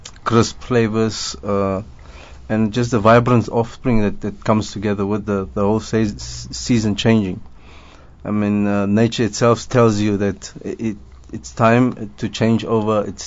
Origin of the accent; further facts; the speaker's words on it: Cape Town, Western Cape, South Africa; I'm growing up in Cape Town